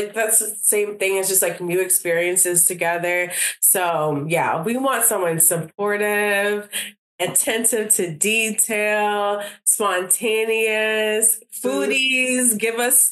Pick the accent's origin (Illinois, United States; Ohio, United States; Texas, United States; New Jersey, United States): New Jersey, United States; Yeah, because you're from New York, I'm from Jersey.